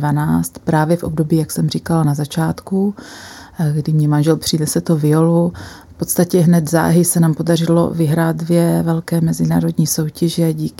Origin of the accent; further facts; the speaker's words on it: Slovakia; vyrůstala jsem ve silně věřící rodině na Slovensku. Nebyla to teda katolická odnož, ale velmi věřící